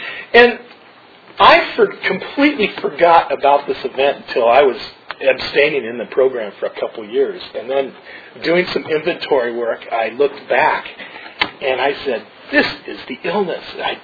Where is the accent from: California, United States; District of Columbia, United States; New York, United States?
California, United States; When I grew up in the West San Fernando Valley, and I came from a family of food, I should say.